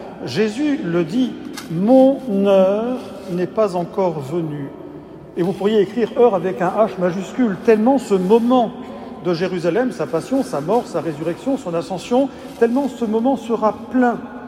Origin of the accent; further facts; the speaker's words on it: Brittany, France; comme c'était le cas chez moi en Bretagne